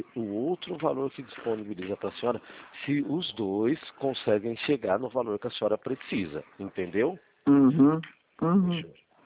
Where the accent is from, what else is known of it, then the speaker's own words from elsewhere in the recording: São Paulo, Brazil; Eu sou do interior aqui de São Paulo.